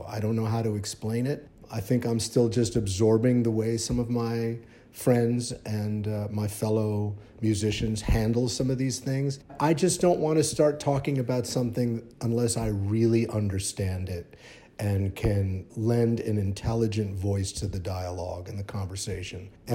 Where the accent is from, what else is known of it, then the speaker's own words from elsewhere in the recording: Cleveland, Ohio, United States; Well, when I was growing up in Cleveland, I was a huge music fan already.